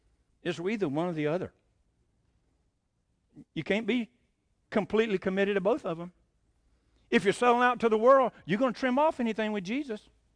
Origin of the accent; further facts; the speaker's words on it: Georgia, United States; I'm from Georgia, thank the Lord. I'm not from Texas. I don't want to be from Texas. I was in Texas, but I didn't want to stay there.